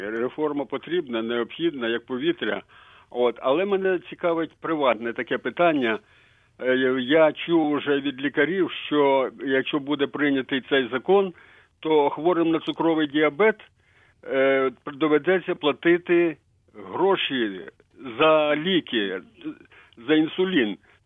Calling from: Kyiv, Ukraine

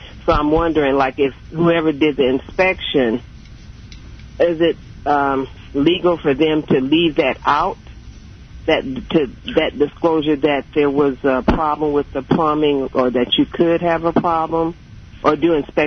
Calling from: North Kansas City, Missouri, United States; I'm calling from North Kansas City.

